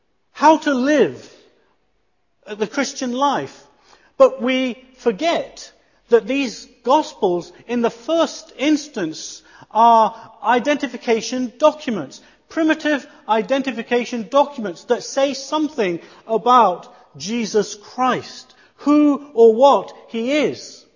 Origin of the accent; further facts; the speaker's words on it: Leicester, East Midlands, United Kingdom; I come from Leicester, and I am surrounded by Hindus, Muslims, Sikhs, atheists, all sort. Half of my family are Christian, half are still very devout and staunch Hindus.